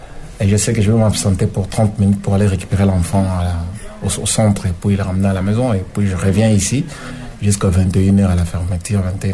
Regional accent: Kinshasa, DR Congo; now in France; Moi, je viens du Congo, Kinshasa, République démocratique de Kinshasa. Du Congo plutôt. Je suis à Kinshasa, la capitale.

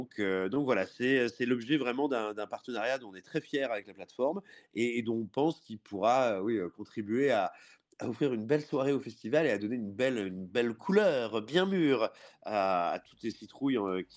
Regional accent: Clermont-Ferrand, Auvergne-Rhône-Alpes, France; Moi, je suis auvergnat et clermontois plus particulièrement, donc j'ai grandi avec moult séances de court-métrage.

